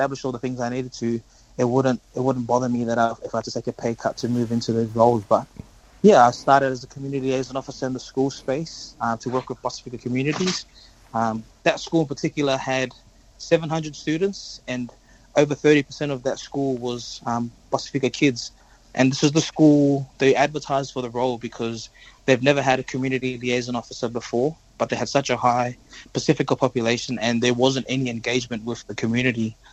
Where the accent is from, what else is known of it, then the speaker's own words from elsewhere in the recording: Australia; And I grew up too in Australia, in the Western diaspora